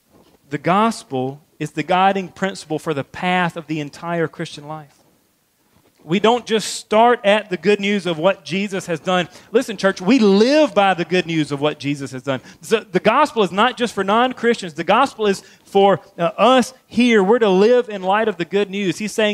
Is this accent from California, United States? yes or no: no; Georgia, United States; we're in South Carolina, so, and I'm from Georgia, so we need to say this.